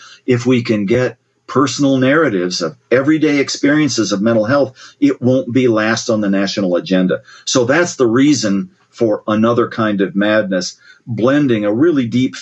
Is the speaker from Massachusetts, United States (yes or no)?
no; Columbus, Ohio, United States; So the brief version is, my sister and I, growing up in Ohio, Columbus, Ohio, our parents taught at Ohio State years ago, kind of an idyllic childhood, right?